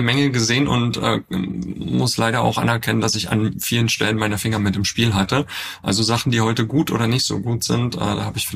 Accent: Berlin, Germany; born there; lebe gerade in Berlin. Ich bin tatsächlich auch gebürtiger Berliner, Jahrgang 1980. Demnächst komme ich auf die schöne 44 zu.

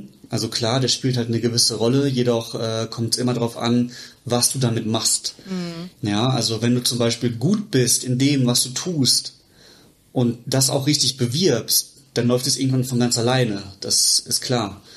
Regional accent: Bochum, North Rhine-Westphalia, Germany; Ich bin aus Bochum, habe in Regensburg mein Zahnmedizinstudium gemacht und bin jetzt hier seit 2021 selbstständig in der Praxis in Bochum.

